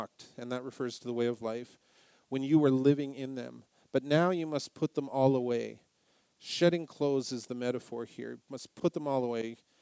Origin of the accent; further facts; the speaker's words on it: Salmon Arm, British Columbia, Canada; born there; Well, I was born in Salmon, BC in 1968